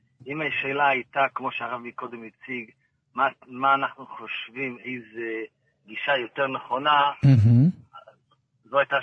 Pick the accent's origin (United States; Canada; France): United States; now in Israel; בנוסף לכך, אני גם מגיע מארצות הברית.